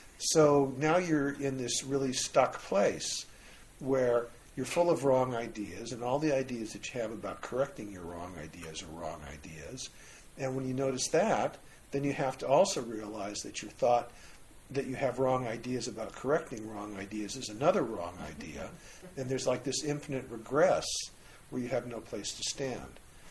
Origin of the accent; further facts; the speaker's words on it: United States; I'm Jewish, I'm a guy, I'm an American, I'm a 64-year-old guy